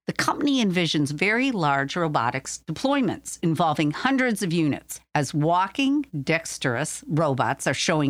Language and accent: English; Michigan, United States; In my home state of Michigan